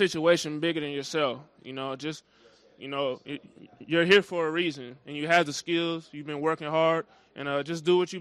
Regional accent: Tacoma, Washington, United States; Well, I grew up in Tacoma, Washington, on the north end of the city.

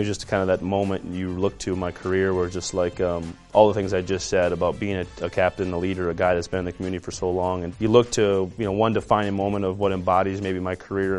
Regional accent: South Dakota, United States; growing up in South Dakota, you know, Ben grew up about 2 hours from me.

